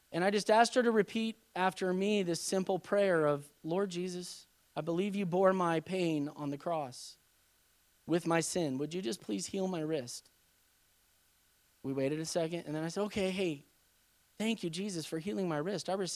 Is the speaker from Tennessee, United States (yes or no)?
no; Dalhart, Texas, United States; well, we come from Dalhart, Texas. We pastor a church.